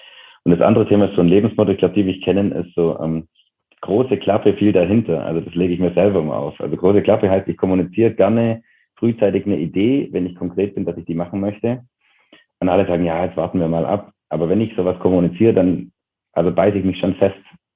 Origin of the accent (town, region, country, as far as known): Bavaria, Germany; born or raised there